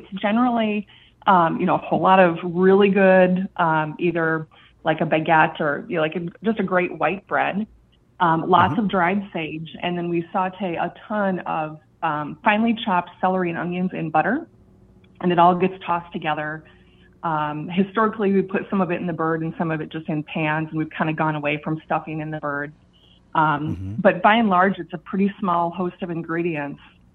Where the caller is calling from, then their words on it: Grand Marais, Minnesota, United States; I am calling from the North Shore of Minnesota near a small town called Grand Marais.